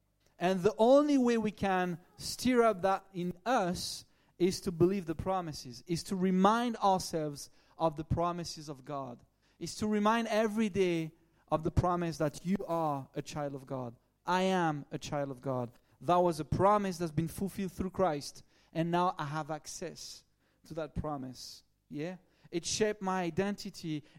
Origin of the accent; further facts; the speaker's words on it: France; English is a second language; Believing is a weird word, because in your culture, the British one, in my French culture, in the Italian culture of my wife, believing pretty much stays here.